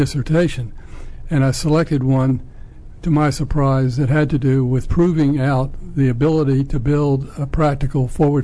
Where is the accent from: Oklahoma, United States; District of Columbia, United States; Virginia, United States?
District of Columbia, United States; Washington; Well, I grew up in Washington, D.C., and my father worked for the telephone company there.